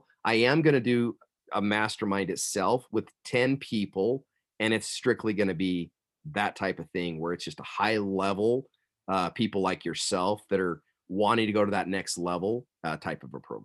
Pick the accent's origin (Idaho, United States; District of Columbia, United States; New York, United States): Idaho, United States; Rigby; wow, I'm from Little Rigby, Idaho.